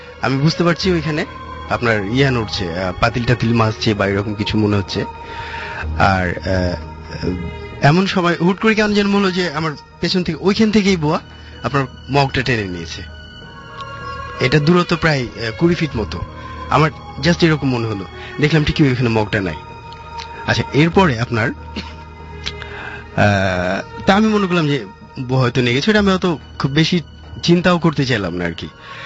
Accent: Rajshahi, Rajshahi Division, Bangladesh; now in Dhaka, Bangladesh; আমি রাজশাহীর ছেলে। আমি মূলত ঢাকায় থাকি।

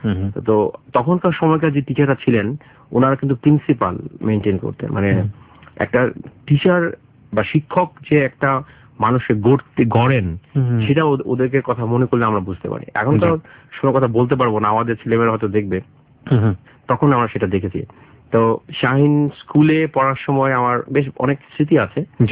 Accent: Dhaka, Dhaka Division, Bangladesh; আমার জন্ম হয়েছে ঢাকাতে কাফরুল বলে একটা জায়গা আছে, ওখানে আমার জন্ম, বেড়ে ওঠা।

